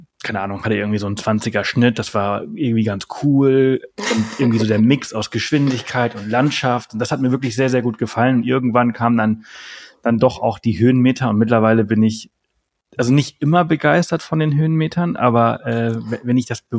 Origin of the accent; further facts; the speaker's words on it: Balearic Islands, Spain; Ich bin ja auf Mallorca aufgewachsen.